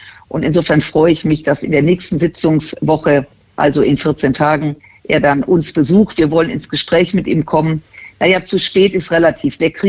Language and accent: German; Germany; zumal wir als Deutsche diesbezüglich ja jetzt nicht in den letzten Jahren besonders auffällig gewesen wären